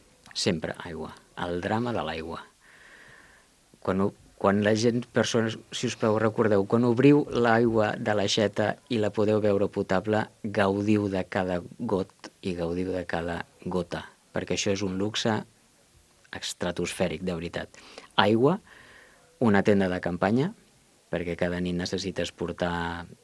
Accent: Catalonia, Spain; som catalans fins a la medula.

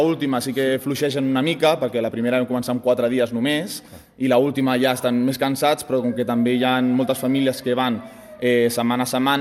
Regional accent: Sant Cugat, Catalonia, Spain; Jo sóc dels pocs que són de fora, que sóc de Sant Cugat

